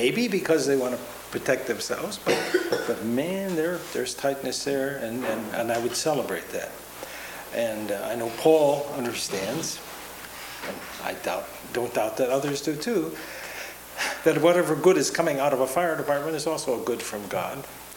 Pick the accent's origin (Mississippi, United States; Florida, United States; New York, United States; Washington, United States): Washington, United States; Tacoma; And then to remember that's true in my hometown, in Tacoma, that there's this whole range of places.